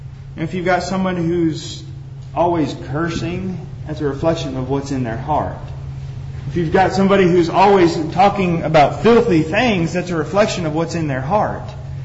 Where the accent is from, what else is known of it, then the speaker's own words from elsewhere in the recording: California, United States; You know, I grew up in California, and there's forest fires all over California right now.